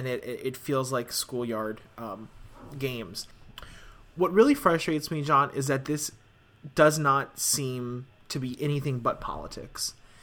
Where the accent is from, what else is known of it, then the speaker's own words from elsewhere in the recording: Maryland, United States; I'm actually glad to say I'm from Maryland at this point